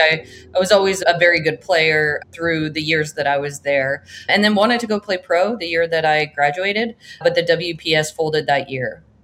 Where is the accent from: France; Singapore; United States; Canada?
Canada; I grew up in Canada